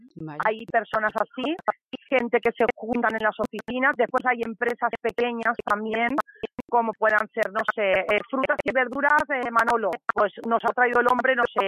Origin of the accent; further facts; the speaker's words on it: Elche, Valencian Community, Spain; yo que soy de Elche